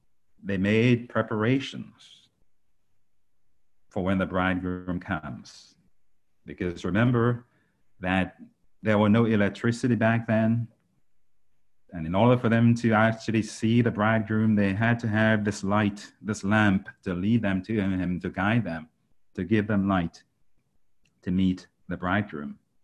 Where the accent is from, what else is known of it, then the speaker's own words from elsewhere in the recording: Grenada; I grew up with lamps in Grenada because we didn't have electricity back then